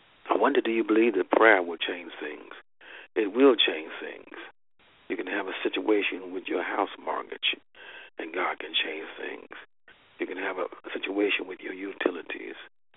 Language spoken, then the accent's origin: English; Kansas City, Kansas, United States; born there; And I was born in Kansas City, Kansas, specifically Argentine, Kansas.